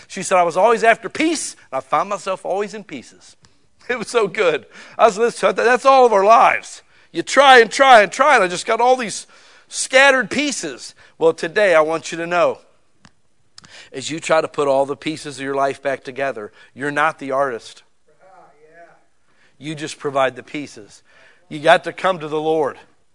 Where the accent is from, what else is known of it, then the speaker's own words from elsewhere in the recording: Akron, Ohio, United States; I'm from Akron, Ohio, the rubber capital of the world. Everybody worked at the factory.